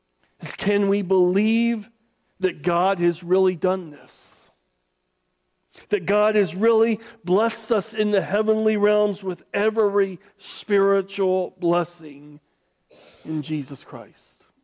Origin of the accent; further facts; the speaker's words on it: United States; I grew up here in America.